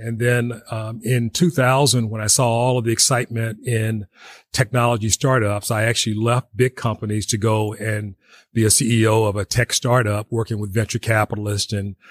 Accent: Tyler, Texas, United States; big on the enjoyment of just being a kid growing up in Tyler.

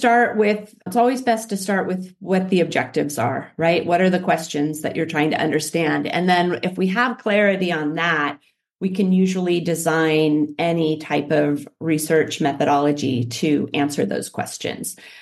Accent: California, United States; I grew up in California in Silicon Valley and moved back to Silicon Valley.

